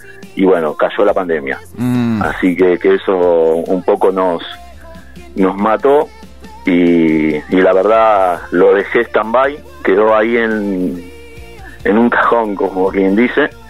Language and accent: Spanish; Buenos Aires, Argentina; yo soy el único, soy de provincia, o sea, de la provincia de Buenos Aires. Ajá. De la zona oeste.